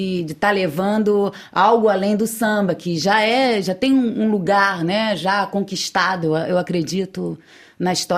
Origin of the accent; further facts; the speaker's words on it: Niterói, Rio de Janeiro, Brazil; also born or lived in Olinda; apesar de ser carioca e amar muito o Rio de Janeiro, fui criada em Niterói. Mas tenho um coração muito forte pelo estado de Pernambuco. Morei em Pernambuco, em Olinda, lá na cidade histórica